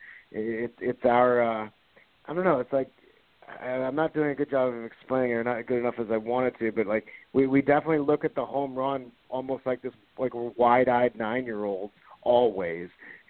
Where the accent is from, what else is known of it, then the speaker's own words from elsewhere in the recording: St. Louis, Missouri, United States; a love letter to St. Louis and to my hometown team, and to capture the stories and the excitement that is Cardinal baseball. I grew up reading a lot of Cardinals books